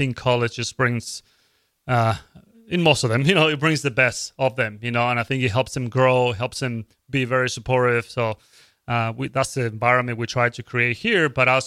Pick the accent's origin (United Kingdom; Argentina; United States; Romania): Argentina; Córdoba; I was born in Cordoba, Argentina. Born and raised there.